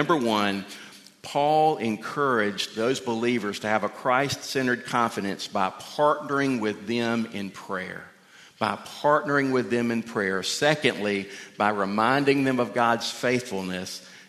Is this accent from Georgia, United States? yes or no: yes; Georgia, United States; I learned this growing up in South Georgia, that one level of blessedness in South Georgia, it's very hot and humid.